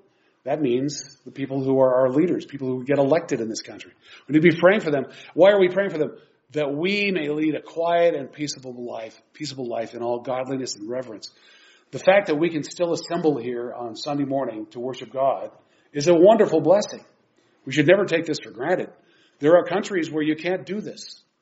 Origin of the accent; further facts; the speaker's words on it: California, United States; And, you know, I grew up in California.